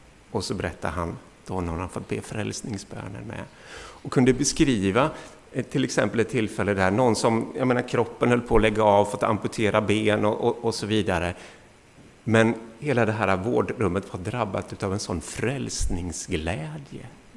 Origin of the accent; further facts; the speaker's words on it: Mullsjö, Jönköping County, Sweden; Mullsjö är jag uppvuxen